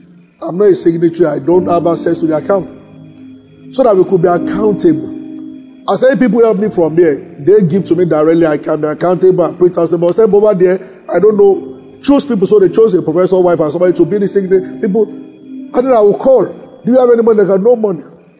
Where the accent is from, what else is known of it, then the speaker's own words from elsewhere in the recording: Abeokuta, Ogun, Nigeria; So we grew up in Abeokuta watching a lot of Yoruba films.